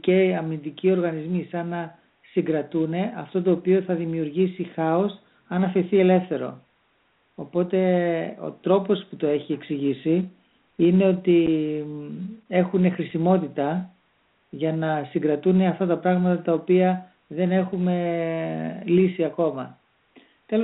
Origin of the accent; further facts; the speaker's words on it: Thessaloniki, Central Macedonia, Greece; Θεσσαλονίκη μεριά. Θεσσαλονίκη μεριά, που είναι και ο τόπος μου.